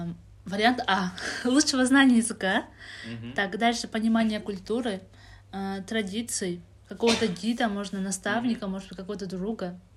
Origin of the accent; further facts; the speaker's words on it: Khujand, Sughd, Tajikistan; я не в Худжанде живу, я просто сказала, что я из Худжанда.